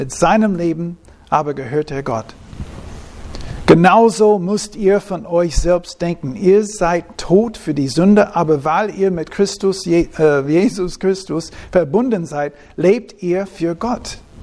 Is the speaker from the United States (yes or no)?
yes; Texas, United States; German is a second language; now in Germany; Max Lucado kommt aus Texas, meine Heimatstadt.